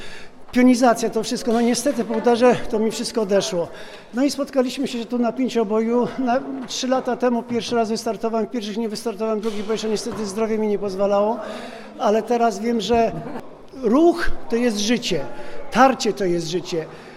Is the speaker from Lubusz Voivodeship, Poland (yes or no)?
yes; Nowa Sól, Lubusz Voivodeship, Poland; jestem niedaleko, bo jestem z Nowej Soli.